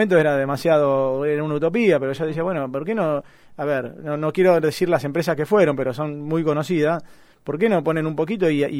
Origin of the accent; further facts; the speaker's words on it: Argentina; Si somos argentinos o Bangladesh, y armamos un partido.